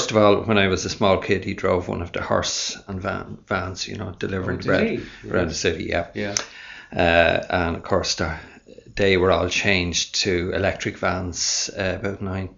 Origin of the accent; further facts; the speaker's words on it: Dublin, Leinster, Ireland; I grew up in Cabra, on the other side of the city, north side.